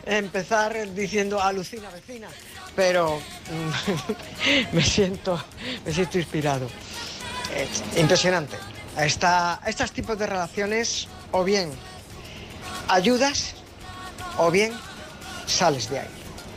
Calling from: San Pedro del Pinatar, Region of Murcia, Spain; corresponsal de San Pedro el Pinatar.

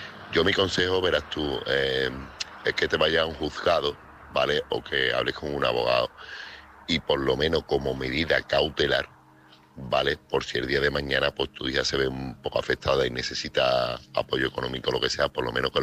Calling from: Seville, Andalusia, Spain; Desde nosotros, desde los sevillanos y desde todo el mundo

